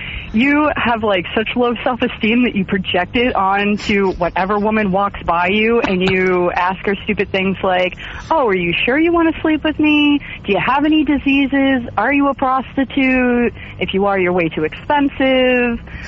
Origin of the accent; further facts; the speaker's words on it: Worcester, Massachusetts, United States; born there; Well, I was born in Worcester.